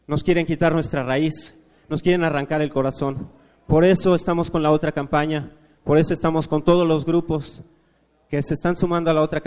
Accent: Mexico; moved away as an adult; Mi esposa y yo salimos de México por trabajo, como muchos y muchas hermanas, buscando otras oportunidades.

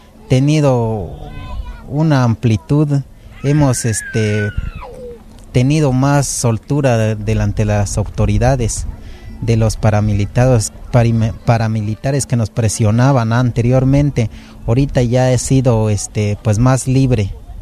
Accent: Villa Las Rosas, Chiapas, Mexico; De Villa Las Rosas.

